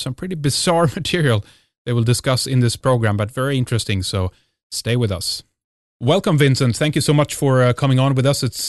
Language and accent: English; Sweden; English is a second language; from Sweden.